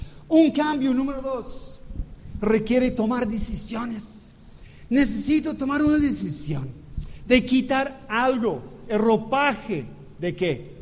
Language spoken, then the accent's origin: Spanish; California, United States; now in Mexico; Y yo soy de California, soy americano, por supuesto, pero nací en una comunidad holandesa, un poco diferente, otra cultura.